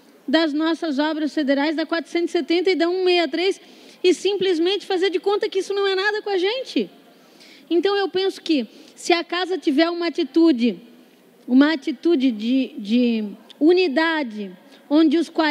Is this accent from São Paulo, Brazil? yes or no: no; Santa Catarina, Brazil; como catarinense, como brasileira